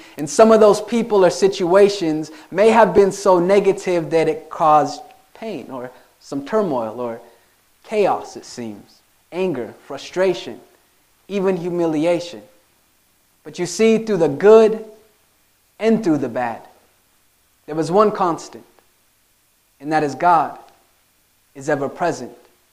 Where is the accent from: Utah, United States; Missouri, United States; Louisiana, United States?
Utah, United States; Salt Lake City; So I grew up in Salt Lake City, Utah. My mother was adopted from Scotland